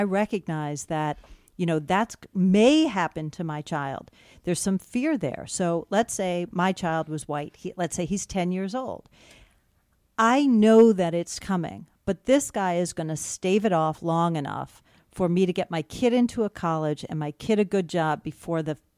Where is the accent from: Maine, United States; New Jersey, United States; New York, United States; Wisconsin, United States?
New York, United States; Ithaca; I grew up in Ithaca, New York. You know, it's a really weird place. I grew up in a pretty affluent neighborhood.